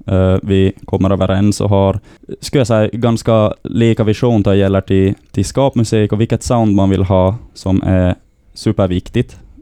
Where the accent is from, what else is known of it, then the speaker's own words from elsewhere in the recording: Sweden; När jag är från Sverige